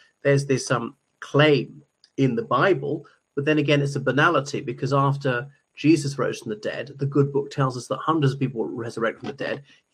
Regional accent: Ireland; from Ireland.

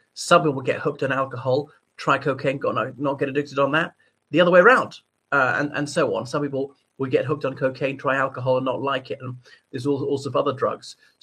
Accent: Ireland; from Ireland.

